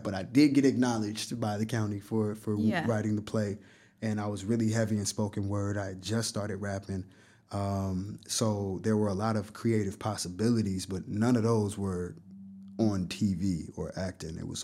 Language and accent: English; Moreno Valley, California, United States; because I come from Moreno Valley, California. Back in the time that I was growing up in Moreno Valley, there wasn't much of anything out there.